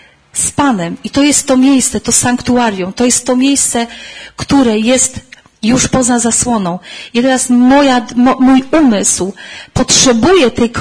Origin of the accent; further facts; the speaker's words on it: Silesian Voivodeship, Poland; ja pochodzę z Górnego Śląska i tam jest specyficzna atmosfera i specyficzny rodzaj społeczności.